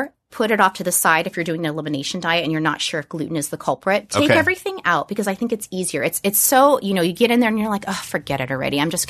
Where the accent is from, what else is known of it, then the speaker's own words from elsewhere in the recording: Hawaii, United States; And I'm also from Hawaii, and there's like we used to eat a lot of soy sauce